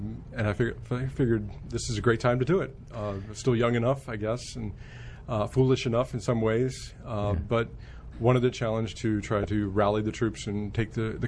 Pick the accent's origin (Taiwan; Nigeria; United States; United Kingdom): United States; Union Bridge, Maryland; also born or lived in Illinois; I was born in Illinois, in the northwest corner up there, next to the Mississippi River. And then my family moved to Maryland, a little town called Union Bridge, Maryland, which is on the Carroll County-Frederick County line.